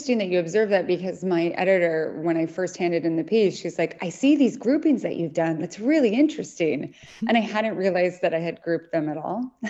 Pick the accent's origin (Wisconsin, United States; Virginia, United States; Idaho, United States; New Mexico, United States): Idaho, United States; It's set in Boise, Idaho, and I'm from Idaho, and so I paid a lot of attention during the pandemic for specifically what was happening in the state